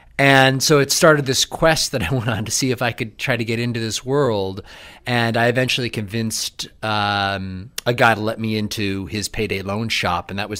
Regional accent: Buffalo, New York, United States; I grew up in Buffalo, New York

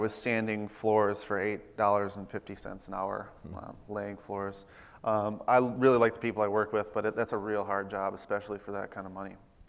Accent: Adrian, Michigan, United States; I grew up in Adrian, Michigan. Which is about here on the hand, to a pretty blue-collar family.

